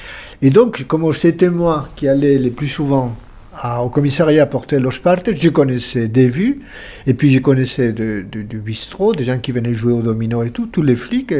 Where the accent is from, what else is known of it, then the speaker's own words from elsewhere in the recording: Santiago de Compostela, Galicia, Spain; Ah, oui, mais moi j'étais de Saint-Jacques